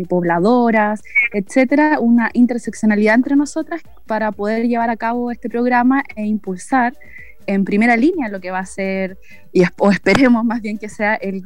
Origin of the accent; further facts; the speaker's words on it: Valparaíso, Chile; nosotras somos de San Antonio, Cartagena, El Tabo, El Quisco y Algarrobo.